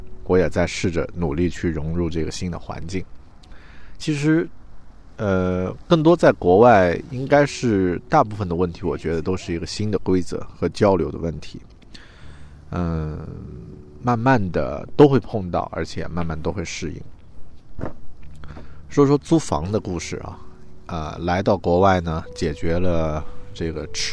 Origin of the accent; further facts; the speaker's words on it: China; 那比如说我是中国人啊